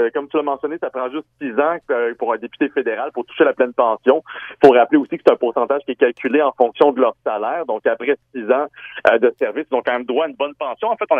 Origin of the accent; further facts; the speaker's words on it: Laval, Quebec, Canada; il annonce quand même une bonne température, du moins dans mon coin de pays à Laval